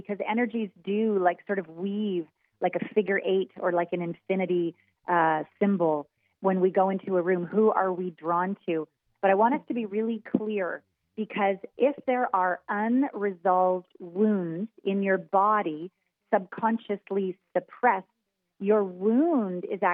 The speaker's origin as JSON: {"language": "English", "country": "Canada", "said": "I'm Canadian."}